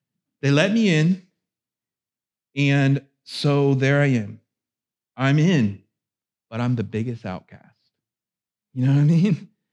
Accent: Florida, United States; And hockey, I grew up in Florida, and I just didn't have hockey.

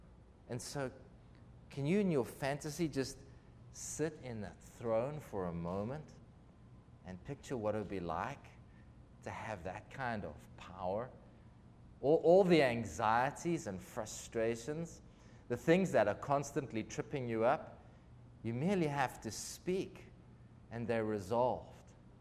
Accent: South Africa; now in Jackson, United States; I live in Jackson, Tennessee, and have done for 11 years, but my accent tells you I'm from somewhere else. I'm a South African.

